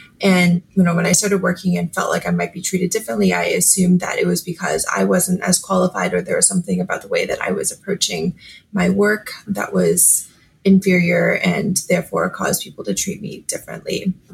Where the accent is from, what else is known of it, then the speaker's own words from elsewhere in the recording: California, United States; Yeah, so I grew up in the Bay Area surrounded by tech